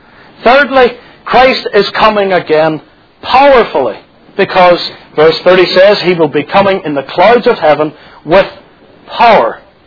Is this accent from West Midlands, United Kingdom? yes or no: no; Northern Ireland, United Kingdom; I knew of a preacher back in my home country, Northern Ireland, who preached vigorously, strongly, the teaching that is known as the pre-tribulational secret rapture of the church.